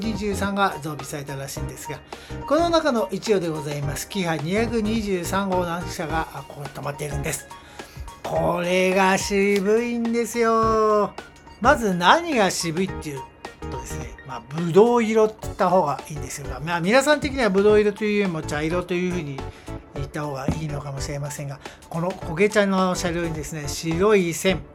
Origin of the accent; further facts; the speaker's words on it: Kanto, Japan; ですから私みたいなこの関東に育った者にとってはですね